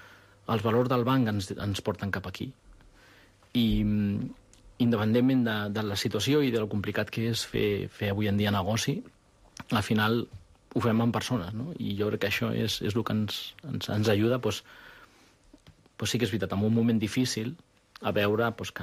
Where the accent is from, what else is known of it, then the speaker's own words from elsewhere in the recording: Barcelona, Catalonia, Spain; now in Andorra; jo vinc d'Espanya, vinc de Barcelona